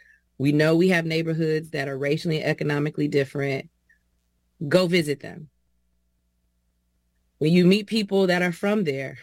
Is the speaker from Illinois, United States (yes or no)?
yes; Chicago, Illinois, United States; And I am born and raised in Chicago from my home neighborhood of Englewood on the south side of Chicago.